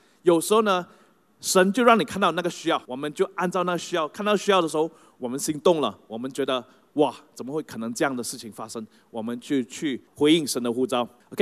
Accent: Malaysia; 其实有很多时候我们马来西亚人也是这样的

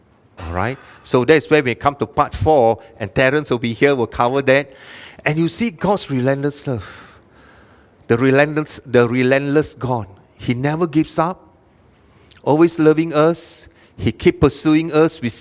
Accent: Malaysia; English is a second language; I say, wow, being a Malaysian, chances may be very, very slim.

